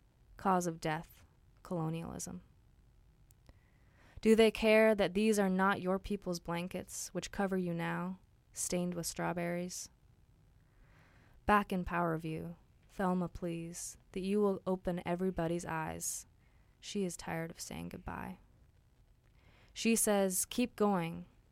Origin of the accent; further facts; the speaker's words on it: British Columbia, Canada; I'm from the … I grew up in Okanagan Territory, but have been very fortunate to spend the past 5 years as an uninvited guest on Coast Salish territory.